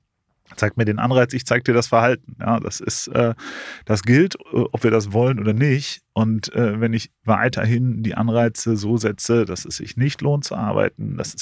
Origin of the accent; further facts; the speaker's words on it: North Rhine-Westphalia, Germany; als Westfale